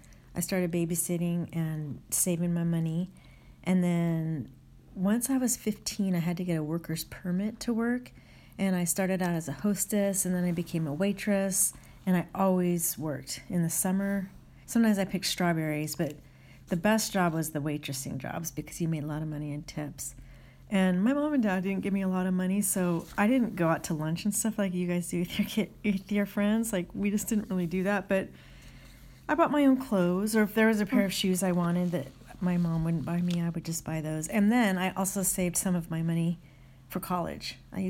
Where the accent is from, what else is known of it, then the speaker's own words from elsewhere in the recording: Portland, Oregon, United States; also born or lived in Michigan / Minnesota / Eugene; So I was born in Michigan, and then we moved back to Minnesota where my parents were from, and I went to like kindergarten and first grade there. Then I went to second grade in Eugene, and then I moved again, and then I went to middle school in Portland and high school in Portland.